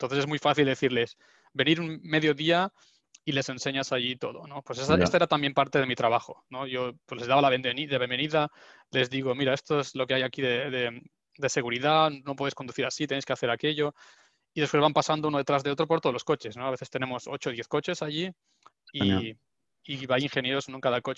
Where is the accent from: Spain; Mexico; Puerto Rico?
Spain; moved away; also born or lived in Germany; Digo, no, yo soy morenito, pero no, soy español.